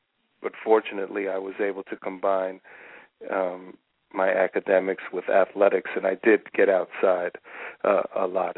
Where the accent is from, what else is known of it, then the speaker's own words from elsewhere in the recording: Los Angeles, California, United States; But I also talk about growing up in Los Angeles and particularly the relationship that I have with my father.